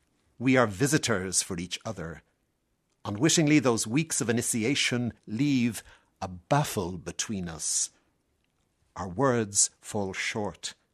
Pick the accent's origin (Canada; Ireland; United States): Ireland; Dublin, Leinster; I grew up here near Donnybrook, in fact, you know, and went to school here.